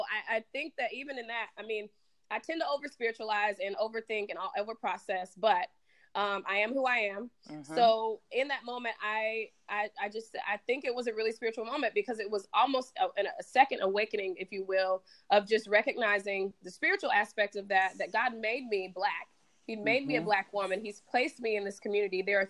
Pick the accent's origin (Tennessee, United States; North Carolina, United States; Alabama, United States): Alabama, United States; So I'm from the South, from Alabama, grew up in a, still today, pretty segregated, you know, small town, Black